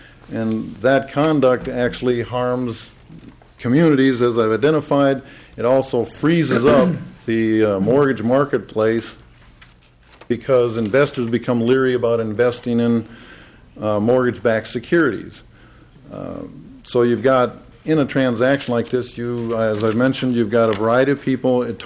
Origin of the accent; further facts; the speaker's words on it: South St. Paul, Minnesota, United States; I'm from South St. Paul